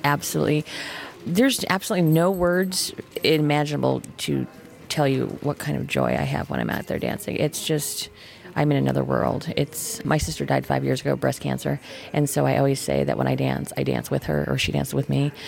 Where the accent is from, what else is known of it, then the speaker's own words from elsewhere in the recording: California, United States; now in Kansas, United States; I'm based out of Kansas. I'm originally from California, but I'm based out of Kansas.